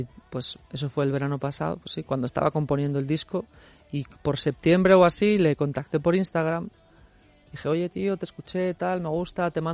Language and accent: Spanish; Valladolid, Castile and León, Spain; Yo soy de Valladolid y estaba pasando unos días allí